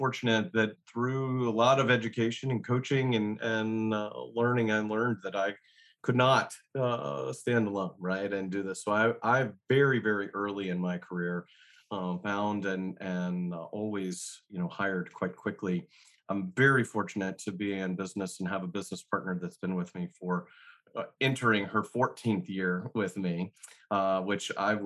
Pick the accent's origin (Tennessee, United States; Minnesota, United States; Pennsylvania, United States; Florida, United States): Tennessee, United States; Nashville; I used to tell someone that I was from Nashville, fourth generation native Nashvillian, and I was a unicorn.